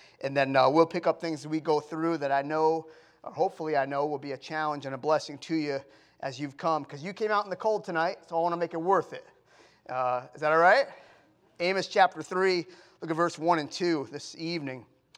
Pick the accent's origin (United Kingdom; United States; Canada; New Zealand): United States; New England; now in Texas, United States; But we were born and raised in New England.